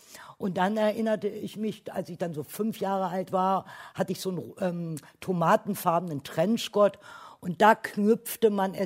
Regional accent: Berlin, Germany; auch bei uns in Köpenick, Oberschöneweide

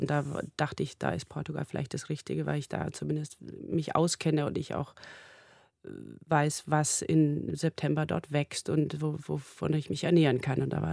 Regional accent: Ecuador; also born or lived in Formentera, Spain; Ich bin ja in Ecuador aufgewachsen, auf dem Land und dann auch in Formentera auf dieser kleinen Mittelmeerinsel neben Ibiza.

